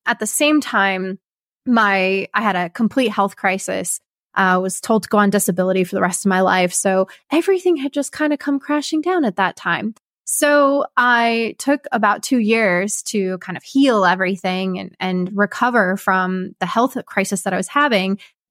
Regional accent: Kansas, United States; I'm originally from Kansas, moved my life first to Ohio

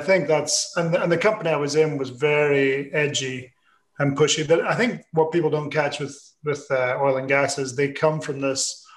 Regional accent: Scotland, United Kingdom; I am Scottish, which, you know, is hard to tell if someone who's Scottish is listening

